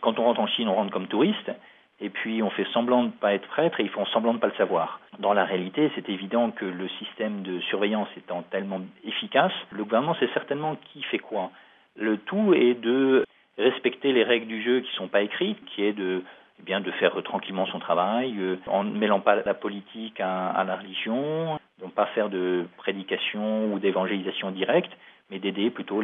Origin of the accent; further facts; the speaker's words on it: Paris, Île-de-France, France; also born or lived in Hong Kong; je me suis retrouvé en tant que Parisien, très impliqué dans la préparation à Hong Kong